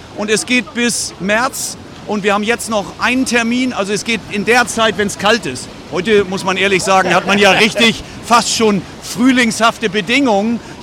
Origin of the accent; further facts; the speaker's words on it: Schleswig-Holstein, Germany; ich komme aus Schleswig-Holstein, Flensburg mag ich sehr